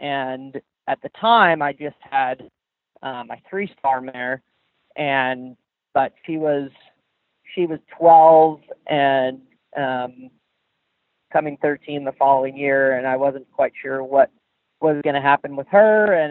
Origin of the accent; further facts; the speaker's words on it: California, United States; moved away as an adult; now in Florida, United States; I am from California originally, and I moved out east actually to work for Will Faudry almost 4 years ago now